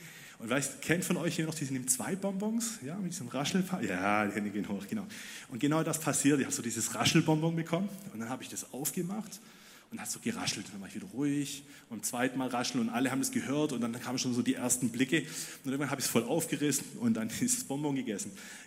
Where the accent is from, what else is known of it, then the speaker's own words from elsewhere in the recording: Ludwigsburg, Baden-Württemberg, Germany; born there; Ich wurde im Winter 1999 in Ludwigsburg geboren